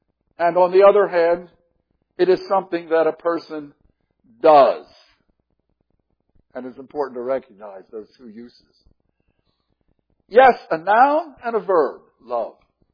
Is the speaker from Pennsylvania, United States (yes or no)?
yes; Philadelphia, Pennsylvania, United States; born there; I was born in the Jewish hospital of Philadelphia, Pennsylvania, the city of brotherly love.